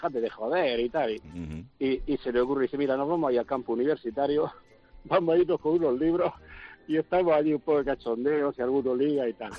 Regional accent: Murcia, Region of Murcia, Spain; Jugaba fútbol y en esa época, yo soy de Murcia

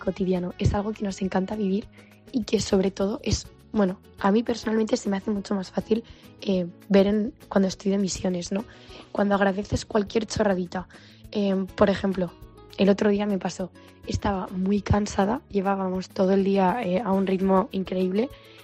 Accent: Barcelona, Catalonia, Spain; tengo 19 años y vengo de Barcelona.

